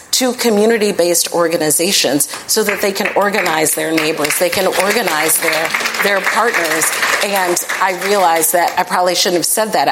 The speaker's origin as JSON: {"language": "English", "town": "Chicago", "region": "Illinois", "country": "United States", "said": "I am from South Shore. I am a Black woman. I am from the South Side."}